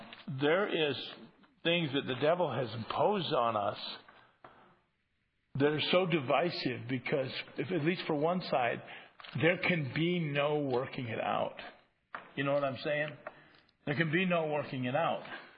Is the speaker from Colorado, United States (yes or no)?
no; Cedar Rapids, Iowa, United States; born there; I was born in Cedar Rapids, Iowa, where there's a church on every corner.